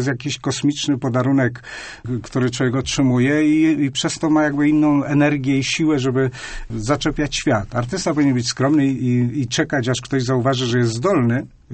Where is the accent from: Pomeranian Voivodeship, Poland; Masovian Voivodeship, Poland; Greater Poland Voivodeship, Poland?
Greater Poland Voivodeship, Poland; born there; urodziłem się na małej wsi w powiecie Koło